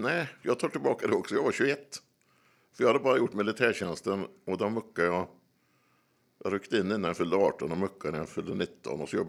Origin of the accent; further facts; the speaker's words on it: Västra Götaland County, Sweden; En dinglar där jag växte upp, ett litet samhälle i Bohuslän.